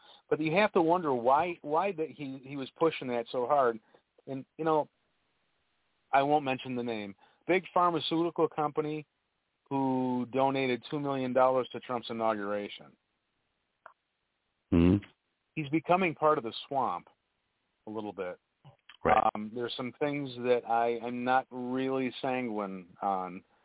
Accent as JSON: {"language": "English", "country": "United States", "said": "My point is they heard that I was from America, and they really didn't."}